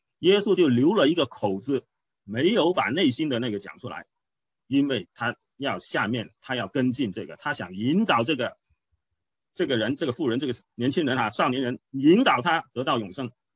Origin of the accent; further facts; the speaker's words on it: China; 你看我们中国人怎么讲